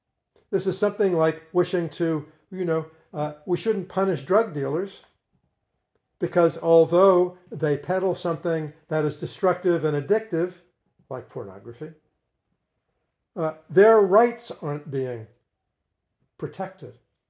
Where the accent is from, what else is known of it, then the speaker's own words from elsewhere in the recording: New England, United States; You know, I'm from Northern New England